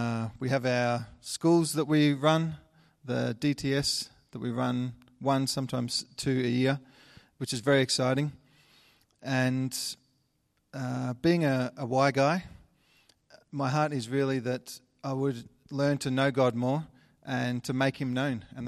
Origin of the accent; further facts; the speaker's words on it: Victoria, Australia; So born and raised in Australia in a small country town, which no one would ever have heard of, but it's a couple of hours out of Melbourne.